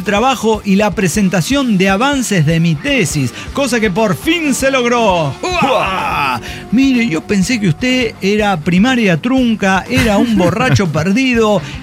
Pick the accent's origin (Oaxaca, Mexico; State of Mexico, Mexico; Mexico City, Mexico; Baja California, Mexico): Baja California, Mexico; Ensenada; yo no bebo, soy de Ensenada.